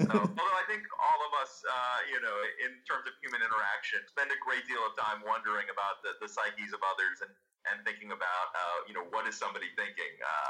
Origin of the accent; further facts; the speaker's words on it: Philippines; born there; I was born in the Philippines.